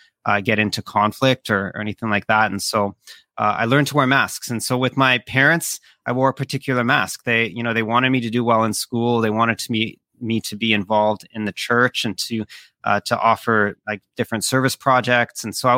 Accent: Vancouver, British Columbia, Canada; My mom was pregnant when they migrated here to Canada. So I grew up here in Vancouver, and my mom being Filipino, being culturally Catholic, I grew up in a Catholic home.

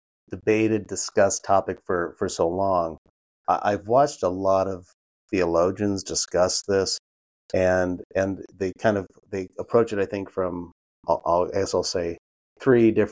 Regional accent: Lincoln, Nebraska, United States; I'm from Lincoln, Nebraska.

